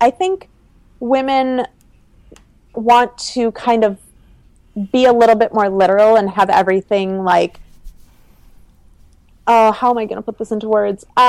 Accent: Midwest, United States; So I grew up in the Midwest. I almost stayed in Minnesota and didn't go back to Italy for my grad school option.

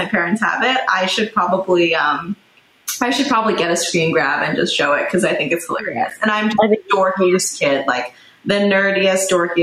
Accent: New York, United States; You know, they produce in New York. I grew up in New York.

